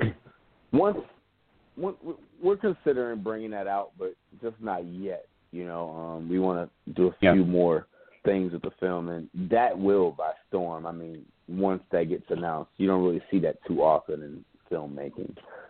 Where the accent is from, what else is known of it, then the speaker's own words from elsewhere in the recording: Chicago, Illinois, United States; we all are frat brothers, and we're all from Chicago, and they live in Los Angeles, and I lived in Philadelphia at the time when we were in production.